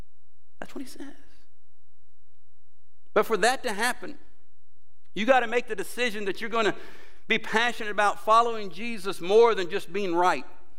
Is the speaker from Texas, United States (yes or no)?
no; Mississippi, United States; And I'm from Mississippi, so I said, well, I just want to be clear.